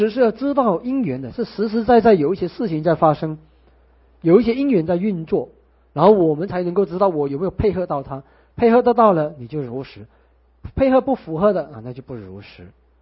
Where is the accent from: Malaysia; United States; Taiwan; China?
China; 所以我们中国人的那个易经